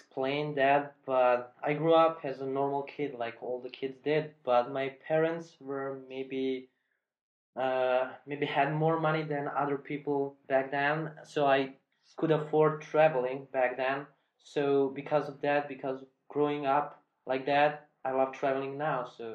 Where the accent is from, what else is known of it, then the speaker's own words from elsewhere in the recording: Smederevo, Šumadija and Western Serbia, Serbia; Okay, so I grew up in Smederevo, the place I was born in, as you already mentioned that.